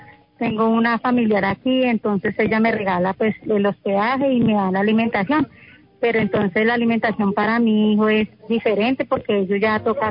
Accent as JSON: {"language": "Spanish", "town": "Ibagué", "region": "Tolima", "country": "Colombia", "said": "De Ibagué. Yo soy de Ibagué."}